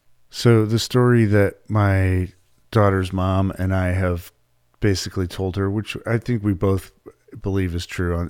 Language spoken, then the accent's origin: English; Flint, Michigan, United States; So as my alcoholic neighbor growing up in Flint, Michigan, Louis